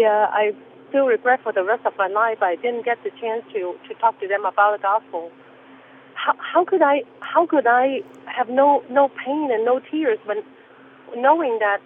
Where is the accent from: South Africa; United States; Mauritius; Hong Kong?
Hong Kong; I grew up in Hong Kong